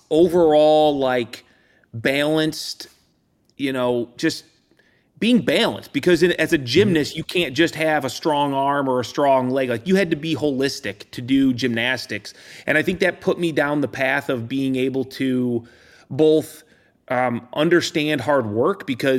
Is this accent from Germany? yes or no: no; Illinois, United States; I grew up in the Midwest. Always have been here in Illinois.